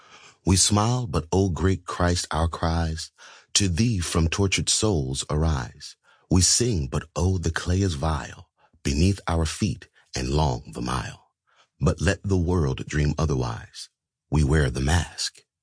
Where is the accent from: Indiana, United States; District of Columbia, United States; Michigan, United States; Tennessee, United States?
District of Columbia, United States; Washington; A church that sits in Washington, D.C., Chocolate City, my hometown.